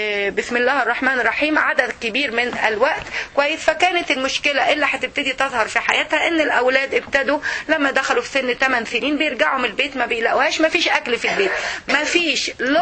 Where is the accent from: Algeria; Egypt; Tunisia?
Egypt; في بعض الاحيان عندنا في مصر المدارس الحكوميه بيبقى فيها مشكله، التعليم بيبقى فيها تعبان